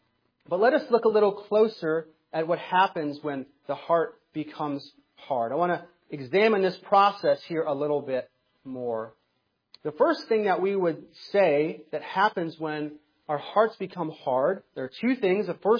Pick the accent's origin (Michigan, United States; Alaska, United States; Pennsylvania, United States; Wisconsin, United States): Michigan, United States; When we were growing up in Michigan, every year we would go to Lake Michigan